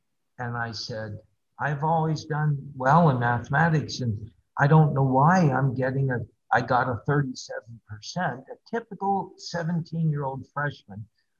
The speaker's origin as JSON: {"language": "English", "town": "Slippery Rock", "region": "Pennsylvania", "country": "United States", "tie": "born or raised there", "said": "I was born and raised in Slippery Rock, and there were not many Chinese people in the 1950s and early 60s in Slippery Rock, if any."}